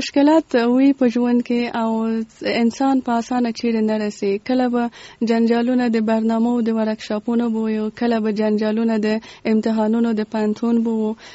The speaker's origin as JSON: {"language": "Pashto", "region": "Kabul", "country": "Afghanistan", "tie": "born or raised there", "said": "زه په کابل کې زغیدلې یم او دلته مجوون کړی."}